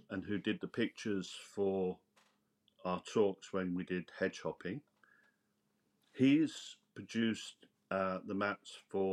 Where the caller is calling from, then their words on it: London, United Kingdom; as you can see, I'm calling from London, or London calling, you know, the old clash.